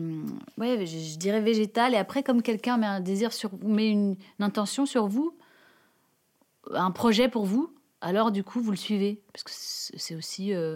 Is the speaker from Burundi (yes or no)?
no; Arcachon, Nouvelle-Aquitaine, France; J'ai grandi à Arcachon parce que mon papa, qui travaillait à la SNCF, a dit tiens, on va se mettre au bord de la mer.